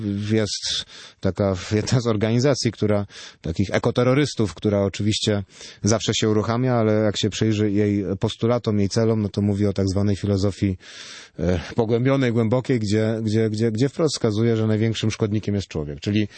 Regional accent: Racibórz, Silesian Voivodeship, Poland; mój Śląsk też, bo jestem z Raciborza przecież, ze ziemi raciborskiej, z tego regionu pięknego

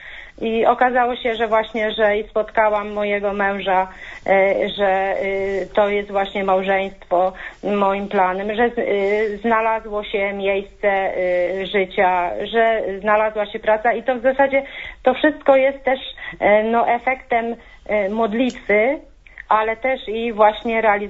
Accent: southern Poland, Poland; now in Zduńska Wola, Poland; pochodzę z południowej Polski, a teraz mieszkam w Zduńskiej Woli

